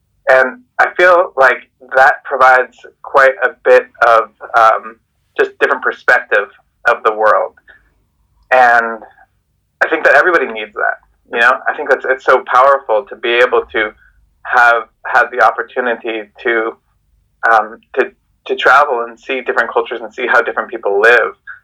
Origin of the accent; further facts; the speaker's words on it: United States; there's a lot of great things about where we come from the States